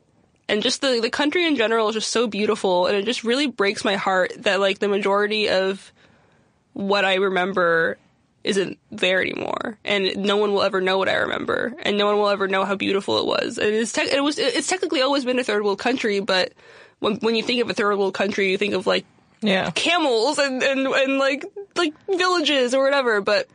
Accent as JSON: {"language": "English", "country": "United States", "said": "Well, because I think my parents just don't want anyone to know that we're American."}